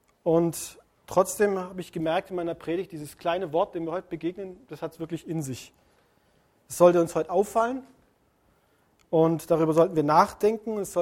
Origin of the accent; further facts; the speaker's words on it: Baden-Württemberg, Germany; ich bin noch ein bisschen sehr verbunden mit meinem Heimatland, dem Schwäbeländle